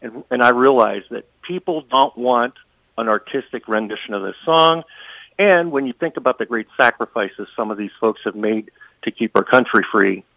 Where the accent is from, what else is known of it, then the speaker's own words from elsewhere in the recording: Pennsylvania, United States; now in Wisconsin, United States; Growing up in Pennsylvania, I was in a community. There were eight communities in my high school, so yeah, I have.